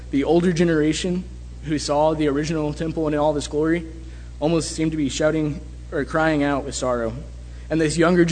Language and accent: English; Leander, Texas, United States; now in San Marcos, United States; I grew up here in Leander. I am now a college student in San Marcos at Texas State.